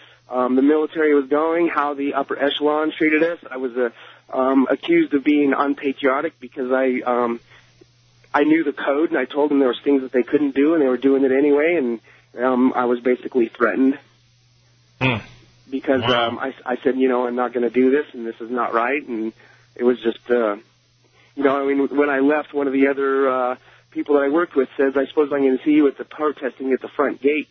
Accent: Colorado Springs, Colorado, United States; now in Boulder, United States; I grew up in Colorado Springs, spent 19 years in the military, left after 19 years. Actually went to the same church as James Dobson in Colorado Springs.

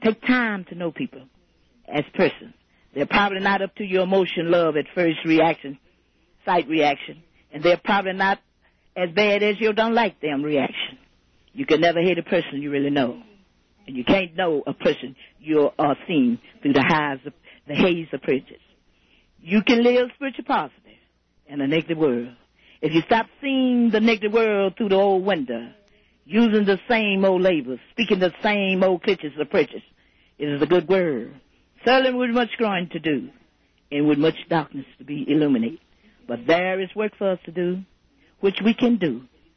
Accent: Flint, Michigan, United States; now in Denver, United States; And I write papers, and I am from Flint through Michigan.

